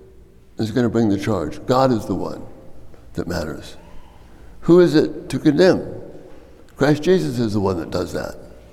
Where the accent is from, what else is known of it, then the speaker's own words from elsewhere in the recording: Miami, Florida, United States; I grew up in Miami. People really believe that.